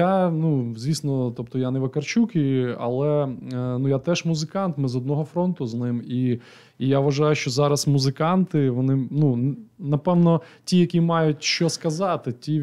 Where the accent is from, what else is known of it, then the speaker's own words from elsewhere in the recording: Ivano-Frankivsk, Ivano-Frankivsk Oblast, Ukraine; А я народився в Франківську. Татко переїхав з Чернівців, одружився, переїхав у Франківськ, і я вже виріс в місті Івано-Франківську.